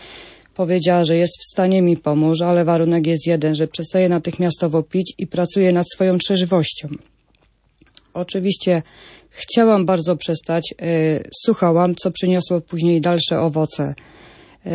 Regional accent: Konin, Greater Poland Voivodeship, Poland; jestem alkoholiczką i jestem z Konina.

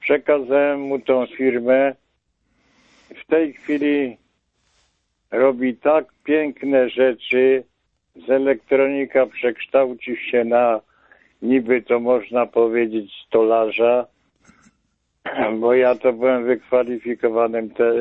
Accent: southern Poland, Poland; Ja pochodzę z południowej Polski, z początku Polski.

